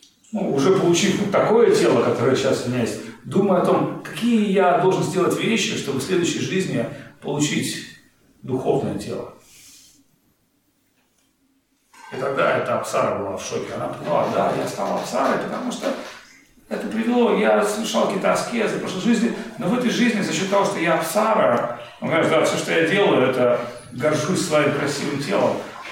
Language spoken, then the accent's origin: Russian; New Jersey, United States; я там типа родился, воспитался в Нью-Джерси.